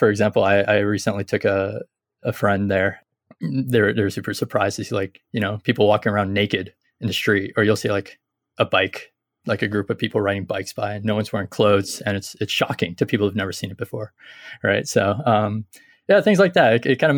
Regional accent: San Jose, California, United States; I grew up near San Jose, which is where it's like where all the tech companies are, right?

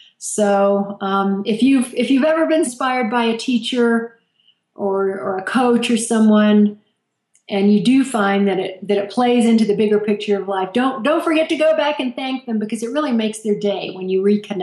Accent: Asheville, North Carolina, United States; You know, I grew up in Asheville, North Carolina, which is a hip and fabulous place now.

